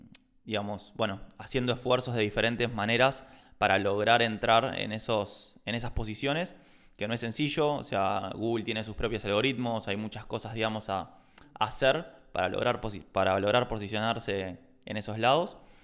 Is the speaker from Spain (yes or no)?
no; Argentina; a nosotros es muy fácil comunicar la idea a un argentino, porque somos argentinos